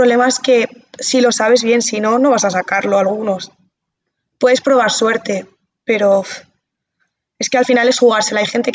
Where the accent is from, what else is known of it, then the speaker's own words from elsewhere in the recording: Valencia, Valencian Community, Spain; mi pareja es de Zaragoza y yo soy de Valencia.